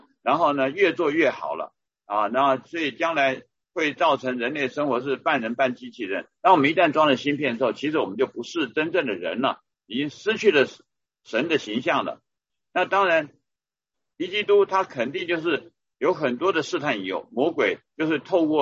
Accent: Australia; 计划未来为全国人民植入晶片我是从澳洲来的

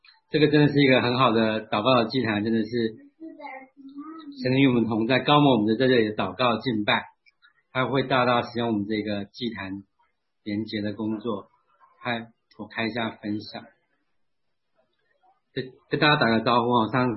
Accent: Taiwan; also born or lived in Shanghai; 那时候我已经在上海住了8、9年了，在我来。我是个台湾人了

